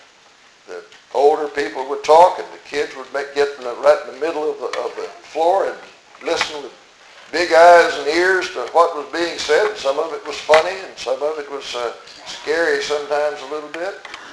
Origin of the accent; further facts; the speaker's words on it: Virginia, United States; When I was growing up in Virginia, we lived up in the woods, really.